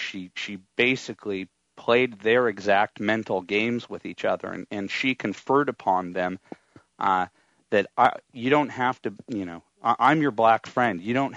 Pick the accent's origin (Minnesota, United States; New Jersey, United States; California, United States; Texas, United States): California, United States; I'm from California. I'm very easygoing.